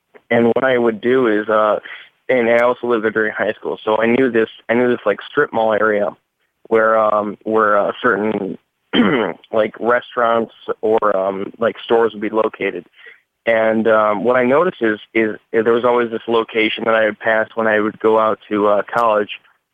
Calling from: Wisconsin, United States; from Wisconsin.

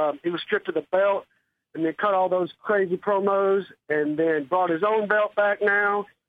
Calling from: Nacogdoches, Texas, United States; from Nacogdoches, Texas.

